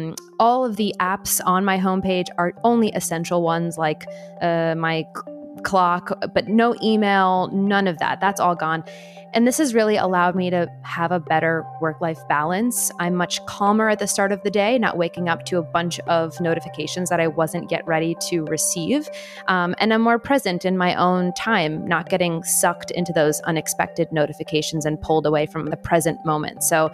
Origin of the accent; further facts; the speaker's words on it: United States; now in Italy; As an American living in Italy and working with podcasts around the world